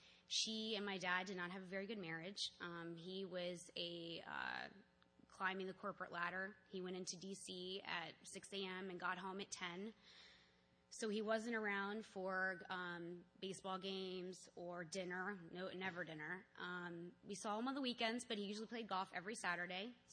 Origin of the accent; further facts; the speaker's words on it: Oakton, Virginia, United States; I grew up in Oakton. I went to Oakton High School. So I went to Navy Elementary, which is off West Ox.